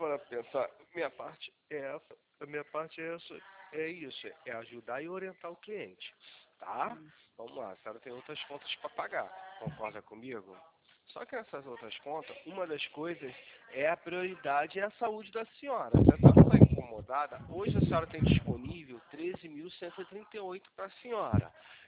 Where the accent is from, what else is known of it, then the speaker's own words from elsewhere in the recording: Rio de Janeiro, Brazil; eu sou do Rio de Janeiro, tá?